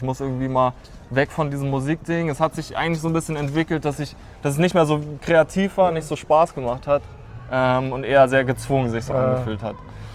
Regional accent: Rostock, Mecklenburg-Vorpommern, Germany; now in Berlin, Germany; Ich komme aus Rostock eigentlich. Ich bin hier gelandet, wie jeder Künstler.

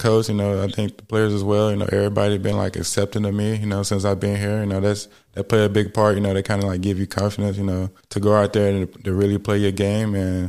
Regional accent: Little Rock, Arkansas, United States; I mean, it was good, you know, just for me, it was just like always basketball, you know, schoolwork, basketball.

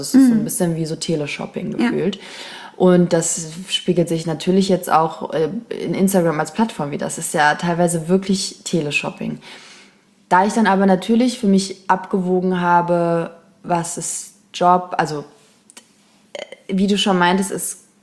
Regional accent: Kassel, Hesse, Germany; Also ich bin eigentlich aus Kassel

